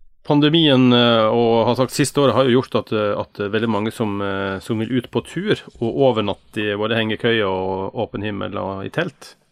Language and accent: Norwegian; Western Norway, Norway; Som vestlending så er jeg glad i fjelltopper